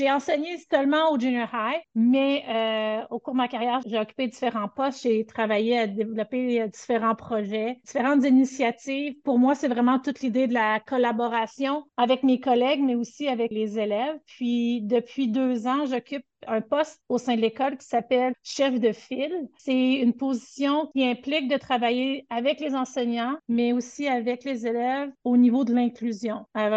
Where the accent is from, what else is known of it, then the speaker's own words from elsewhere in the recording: Quebec, Canada; moved away as an adult; Je suis originaire du Québec, puis je suis arrivée ici avec mon conjoint en 2001.